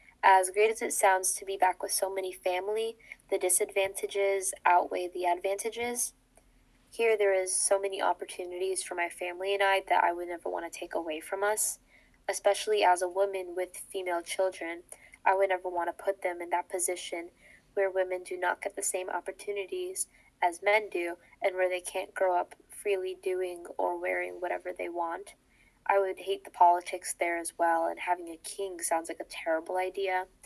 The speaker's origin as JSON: {"language": "English", "country": "United States", "tie": "born or raised there", "said": "Growing up in America, not really wealthy because of being immigrants, we had not had as many luxuries as most American-born families."}